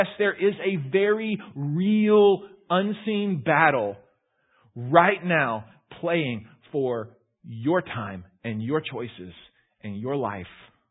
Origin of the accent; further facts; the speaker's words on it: Houston, Texas, United States; I grew up in Houston. In Houston, they still kind of experience the greenhouse effect, right?